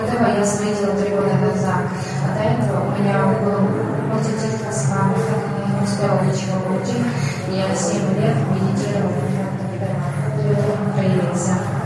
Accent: Chișinău, Moldova; Я из Кишинева.

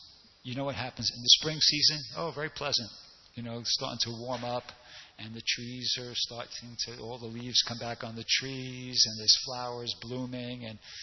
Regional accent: New York, United States; now in Los Angeles, United States; even here in Los Angeles, we really don't get four seasons here in California, but I'm from New York, and you get four seasons there

